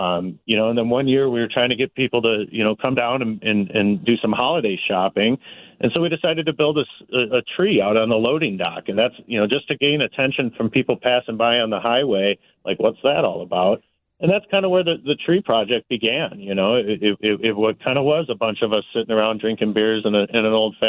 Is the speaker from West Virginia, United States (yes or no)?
no; Downers Grove, Illinois, United States; We grew up in Downers Grove, Illinois, went to North, and then went to Illinois State together down in Bloomington Normal.